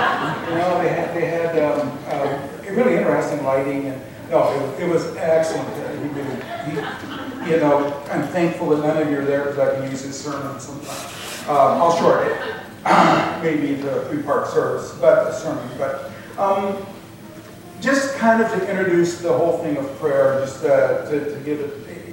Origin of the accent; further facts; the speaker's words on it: Colfax, United States; We're from Colfax, and you're vacationing, you know, and it's like, you don't have any imagination, do you?